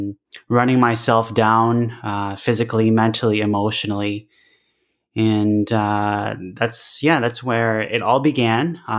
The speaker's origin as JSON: {"language": "English", "region": "Ontario", "country": "Canada", "tie": "born or raised there", "said": "I'm a mix of Thai, Laotian, and Chinese. I was born here, actually, just 2.5 hours outside of Toronto in a very small town. And yeah, I grew up in Canada."}